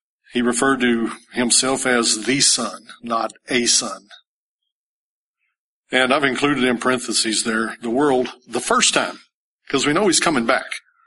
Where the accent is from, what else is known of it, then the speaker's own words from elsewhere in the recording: Bible Belt, United States; We grew up in the Bible Belt, and they believe in the Bible, and they believe in the belt.